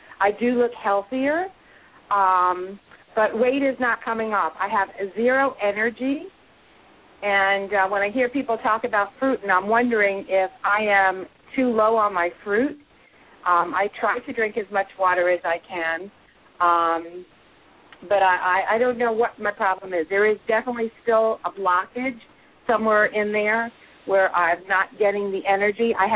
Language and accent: English; Florida, United States; I'm from South Florida.